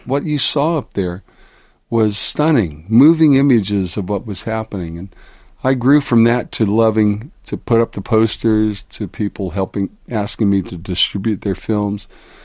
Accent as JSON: {"language": "English", "region": "Hawaii", "country": "United States", "tie": "born or raised there", "said": "when I grew up in Hawaii, when you went out to Waikiki, there were always these beautiful girls with long hair out surfing."}